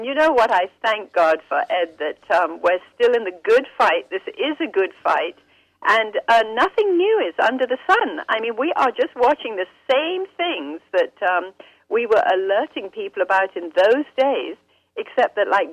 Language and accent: English; Kolkata, West Bengal, India; moved away as an adult; I was raised in Calcutta, India, for 20 years of my life.